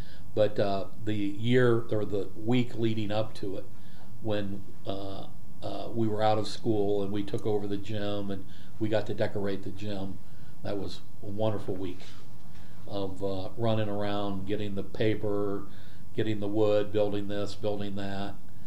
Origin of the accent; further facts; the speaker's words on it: Van Wert, Ohio, United States; born there; I was born in Van Wert, Ohio. It's a little small town in northwest Ohio in 1953.